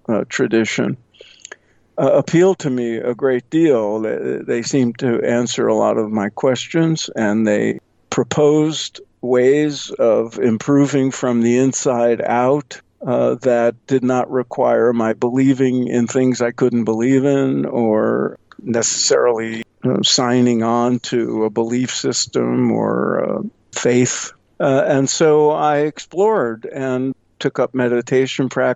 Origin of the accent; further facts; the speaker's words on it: Brooklyn, New York, United States; Well, as you suggested, I was born and raised in Brooklyn, like you, before it was hip and fashionable